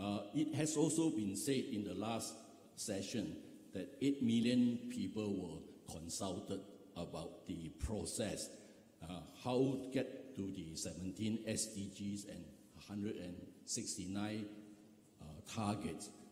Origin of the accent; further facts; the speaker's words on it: Malaysia; from Malaysia.